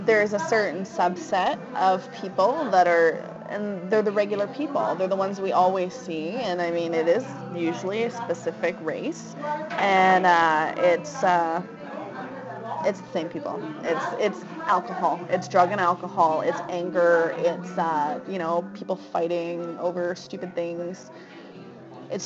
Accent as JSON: {"language": "English", "region": "Ontario", "country": "Canada", "also_born_or_lived": "Toronto, Canada", "said": "I'm originally from Ontario, from a small town, and I lived in Toronto for a while"}